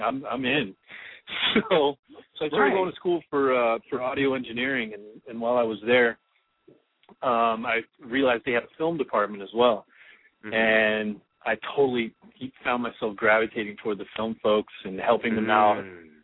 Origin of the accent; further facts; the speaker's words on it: Orlando, Florida, United States; So I looked into it, and it was Full Sail, and I'm from Orlando.